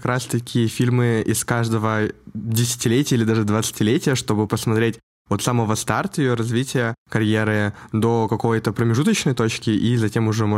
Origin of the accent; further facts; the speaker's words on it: Bishkek, Kyrgyzstan; Мы ребята из Бишкека, из Кыргызстана, и мы часто тоже приглашаем гостей.